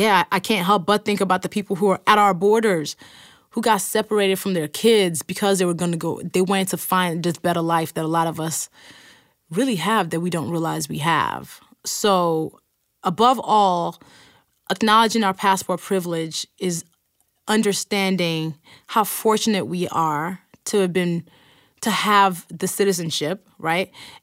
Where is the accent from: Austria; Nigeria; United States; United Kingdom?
United States; accent: American; Just my American accent has stopped foolishness from happening.